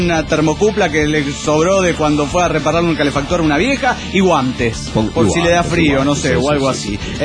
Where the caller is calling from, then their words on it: Viale, Entre Ríos, Argentina; de Viale, Argentina.